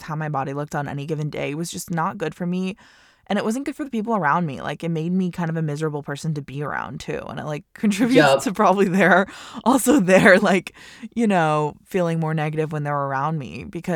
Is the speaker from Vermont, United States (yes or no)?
yes; Vermont, United States; I always felt so represented by that because I'm from Vermont.